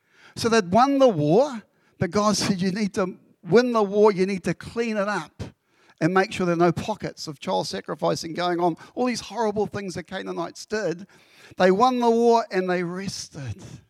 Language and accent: English; Papua New Guinea; Growing up in Papua New Guinea, one of the things we used to love to do when we went to Wewak was go into little caves around the waterfront.